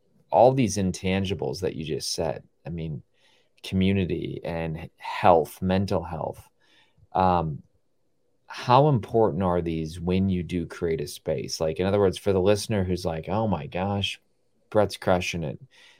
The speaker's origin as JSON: {"language": "English", "region": "Wisconsin", "country": "United States", "said": "I'm from Wisconsin. I don't know if you know, but I'm from Wisconsin."}